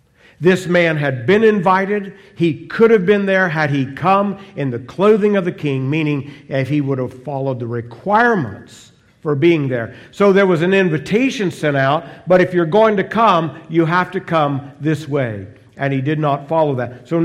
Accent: Arkansas, United States; I remember I was the hillbilly from Arkansas, and then I was in there with criminals from Detroit that were going to prison if they didn't go in the army.

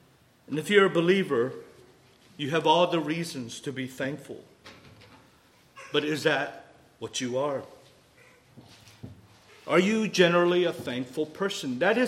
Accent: South Korea; English is a second language; Oh, I came from Korea, I was adopted, and I begin to see a pattern that God delivered me.

